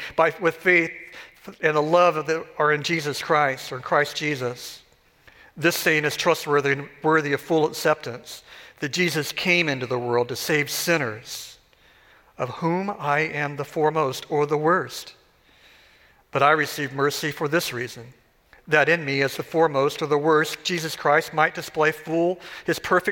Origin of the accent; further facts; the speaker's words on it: Texas, United States; So like when I was growing up in Texas, I had a younger brother and we were made to cut the grass.